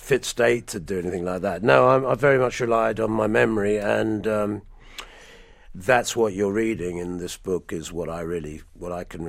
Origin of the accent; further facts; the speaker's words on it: England, United Kingdom; also born or lived in United States; So I grew up in America for a short time when I was about 3 to 6, and so that's very much in the book. And I very much have a cross pollination of cultures, really, American, English, and my mother is actually Irish